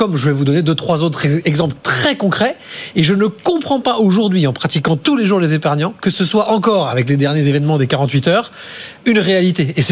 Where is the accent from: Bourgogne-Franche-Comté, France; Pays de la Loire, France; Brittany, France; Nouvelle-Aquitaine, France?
Nouvelle-Aquitaine, France; Bordeaux; Je vais donner un exemple parce que je suis un bon bordelais.